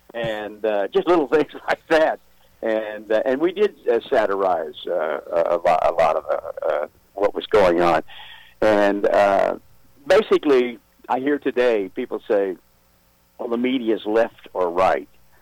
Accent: the South, United States; We're from the South

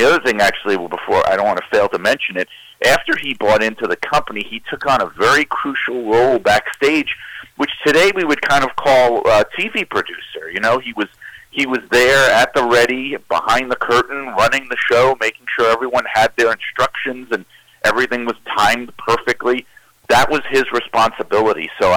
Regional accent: New York, United States; I'm from New York, and our wrestling territory was always the WWF

